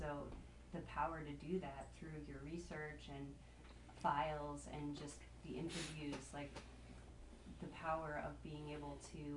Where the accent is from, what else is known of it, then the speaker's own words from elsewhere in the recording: Pennsylvania, United States; also born or lived in Massachusetts; Like, I feel I'm from Pennsylvania, and when living in Massachusetts, you just notice